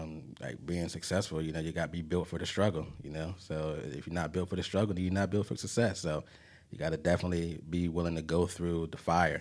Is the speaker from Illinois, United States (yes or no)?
no; California, United States; And I'm going to do, like, I'm from South Central, so, you know, I'm coming with the blue and gold and blue.